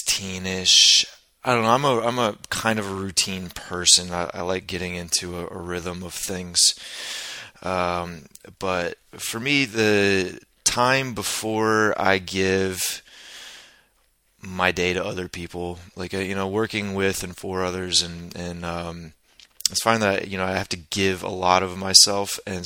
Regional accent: United States; Yeah, I know, being an American, the rules were weird at first for me

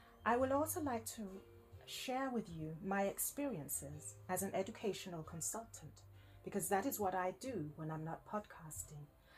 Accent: Denmark; English is a second language; There will be frequent references to films, to history, and also to my hometown, which is in Denmark.

